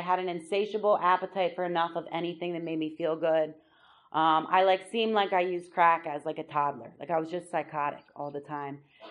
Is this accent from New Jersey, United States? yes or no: yes; New Jersey, United States; Like I said, I grew up in South Jersey.